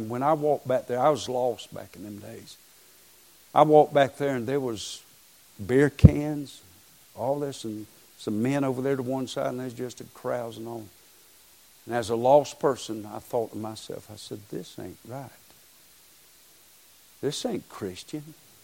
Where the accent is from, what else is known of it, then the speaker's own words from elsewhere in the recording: Waycross, Georgia, United States; I was raised in Waycross